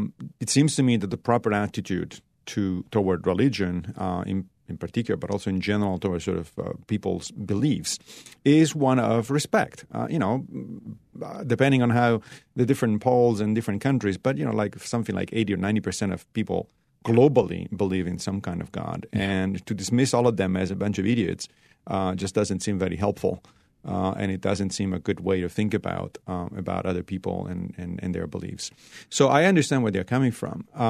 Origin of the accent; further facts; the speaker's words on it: Rome, Lazio, Italy; moved away as an adult; now in United States; I grew up in Rome, and I lived there for 26 years before moving to the United States.